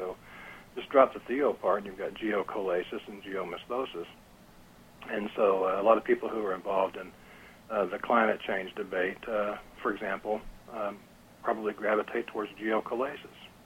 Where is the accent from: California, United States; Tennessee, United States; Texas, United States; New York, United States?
Tennessee, United States; born there; I was born in East Tennessee, but like a lot of poor people, we went north to work and came back and so forth.